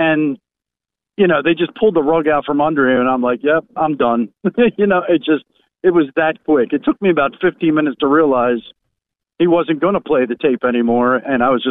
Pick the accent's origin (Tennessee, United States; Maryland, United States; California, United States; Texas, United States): Maryland, United States; Jarrettsville; I'm actually from a little town north of Baltimore called Jarrettsville, Maryland.